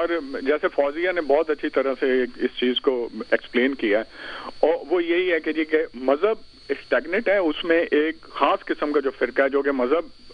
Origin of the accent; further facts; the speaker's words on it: Rodu Sultan, Punjab, Pakistan; میرا گاؤں روڈو سلطان ہے, جس میں ایک ہندو سینٹ ہے اور دوسرا جو ہے وہ مسلمان ہے, دونوں کی قبریں ایک پاس ہے.